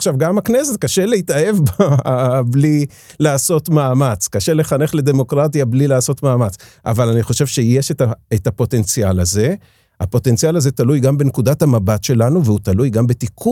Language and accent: Hebrew; Jerusalem, Jerusalem District, Israel; also born or lived in Haifa; היינו ירושלמים, אני ירושלמי מלידה.